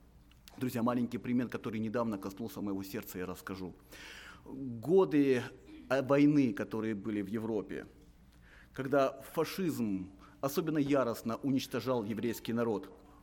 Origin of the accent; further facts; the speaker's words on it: Ukraine; moved away; Мы с семьей с Украины приехали вот в апреле месяце.